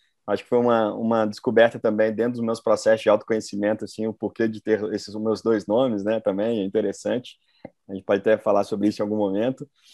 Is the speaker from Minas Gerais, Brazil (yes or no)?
yes; Belo Horizonte, Minas Gerais, Brazil; also born or lived in Australia; now in Rio de Janeiro, Brazil; eu sou mineiro, sou de Belo Horizonte, né, moro aqui quase 8 anos, quase 9 anos no Rio, mas eu resolvi em 2010 para 2000, acho que foi 2010 para 2011, eu resolvi abandonar tudo que eu tinha, pegar o dinheiro que eu tinha e me mudei para a Austrália.